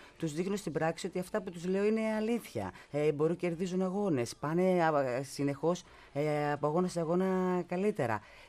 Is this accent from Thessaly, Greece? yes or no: no; Mandra, Attica, Greece; Ήμασταν παιδιά, εγώ είμαι από τη Μάνδρα, στη Μάνδρα Τικισμένο.